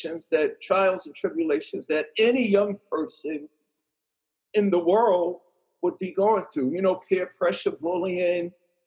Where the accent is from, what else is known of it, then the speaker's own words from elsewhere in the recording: New York City, New York, United States; growing up in New York City at that time in the 70s, it was death, destruction, and darkness everywhere, especially in the Bronx, though. I lived in Queens.